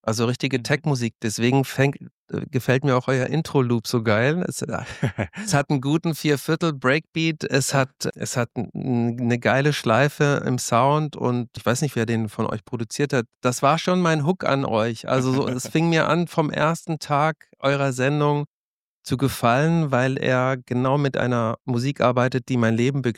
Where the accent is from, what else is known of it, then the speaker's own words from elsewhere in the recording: Hesse, Germany; moved away as an adult; also born or lived in Berlin; Ich bin mit 20 Jahren nach Berlin gezogen, um zu studieren, damals aus Hessen. So mittendrin zwischen Frankfurt und Kassel habe ich gelebt, in der Nähe von Marburg an der Lahn.